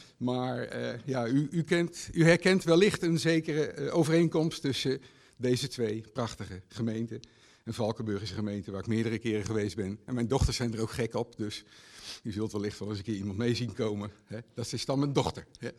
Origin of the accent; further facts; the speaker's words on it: Rotterdam, South Holland, Netherlands; also born or lived in Utrecht / The Hague; Ik ben geboren in Utrecht, opgegroeid in Rotterdam en Den Haag.